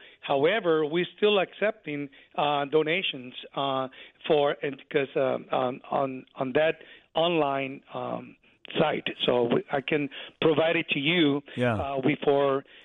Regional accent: Puerto Rico; moved away as an adult; also born or lived in New York; now in Chicago, United States; Well, but no, I was raised in Puerto Rico. I was born in New York, but the day that I arrived to Puerto Rico, it was on my fourth birthday.

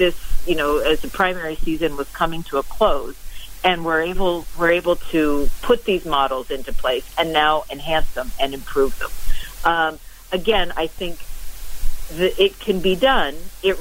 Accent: New Jersey, United States; I'm from New Jersey, from the state of New Jersey

